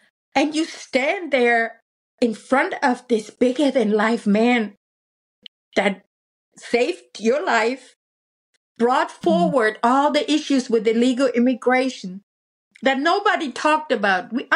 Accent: Germany; I'm from Germany.

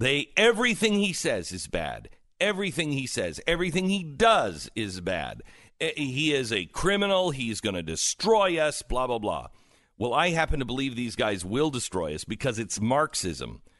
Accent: Texas, United States; For instance, I'm from Texas. I carry a gun.

